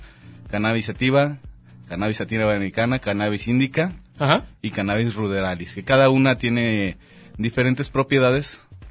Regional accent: Guadalajara, Jalisco, Mexico; also born or lived in Chocotitlán, Michoacán; Yo soy originario de Michoacán, de Chocotitlán, Michoacán. Y pues resido en Guadalajara toda mi vida

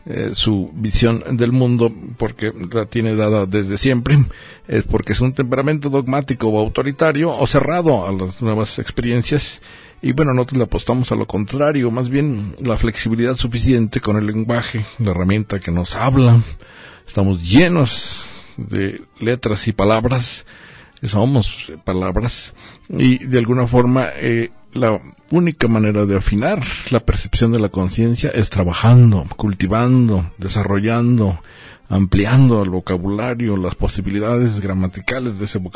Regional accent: Mexico City, Mexico; como los chilangos nos vamos a volver todos mutantes

